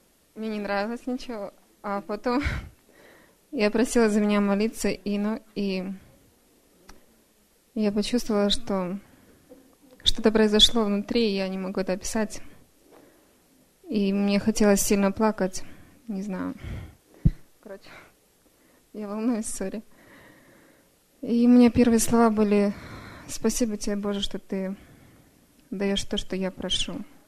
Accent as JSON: {"language": "Russian", "town": "Portland", "country": "United States", "said": "я из Портленда"}